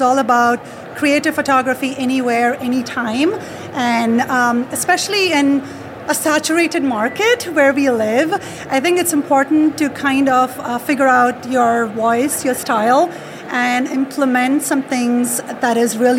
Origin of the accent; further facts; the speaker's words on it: California, United States; I'm from California, live in Sacramento, California